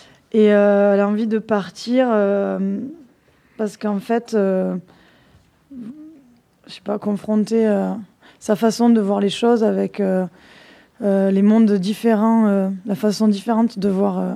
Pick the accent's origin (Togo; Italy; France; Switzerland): France; nous, on croit toujours que tout le monde doit être comme nous, parce qu'on est français.